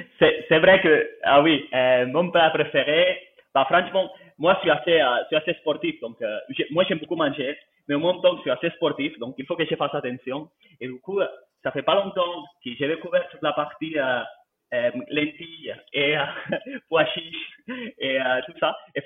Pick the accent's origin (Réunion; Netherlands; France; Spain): Spain; Barcelona, Catalonia; French is a second language; j'ai 34 ans, je suis originaire de Barcelone, d'où mon accent qui on peut sentir.